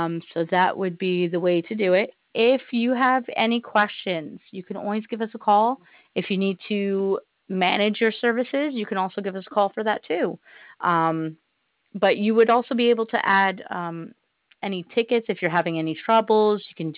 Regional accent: St. Barthélemy; Yeah, but I speak more French than anything because I grew up in Saint-Barthélemy.

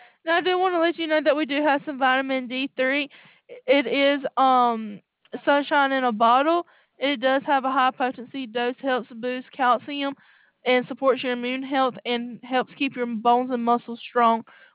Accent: Alabama, United States; moved away as an adult; I'm originally from Alabama.

